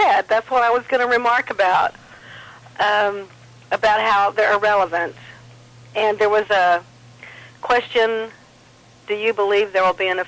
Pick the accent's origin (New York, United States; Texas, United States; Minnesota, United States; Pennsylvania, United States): Texas, United States; Dallas; also born or lived in Louisiana; Oh, well, I was born in Louisiana, but raised in Dallas my life.